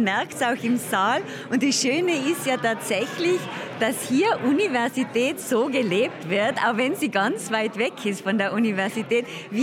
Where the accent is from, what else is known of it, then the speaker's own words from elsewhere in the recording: Aßling, Tyrol, Austria; ich bin selber aus Aßling